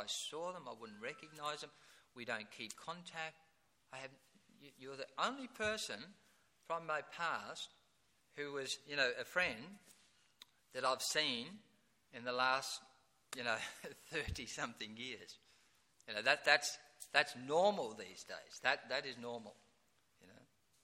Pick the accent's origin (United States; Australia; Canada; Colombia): Australia; Broadmeadows, Victoria; But where I grew up in Broadmeadows, there's no question of holding hands with anyone on the street.